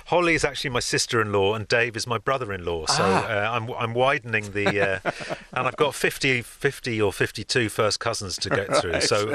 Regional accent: London, United Kingdom; those people who were born and brought up in England like we were

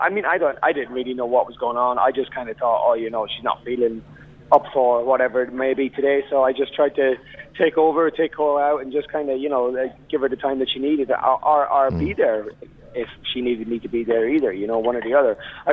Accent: Sligo, Connacht, Ireland; I grew up in Sligo Town

